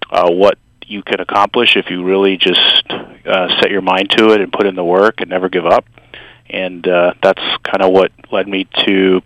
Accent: Kearny, New Jersey, United States; I was born and raised in Kearny, New Jersey, not far from here. My parents were Cuban immigrants, as were my two older siblings, so I was actually the first born here in the States.

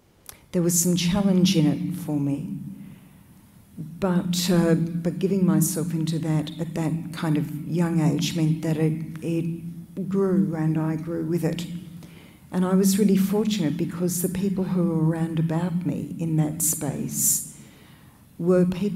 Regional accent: Melbourne, Victoria, Australia; So I'm an Australian-born woman. I grew up in Melbourne. I was the youngest of three children.

